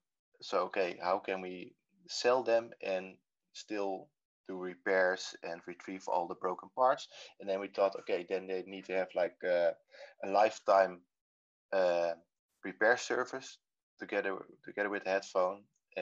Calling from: Utrecht, Netherlands; I'm calling from Utrecht. I live in Utrecht, and this is my workroom.

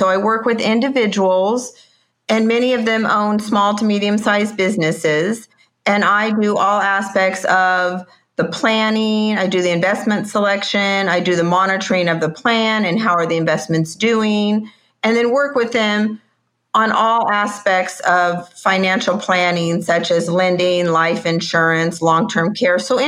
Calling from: Davis, California, United States; I'm calling in from Davis, California, where I live.

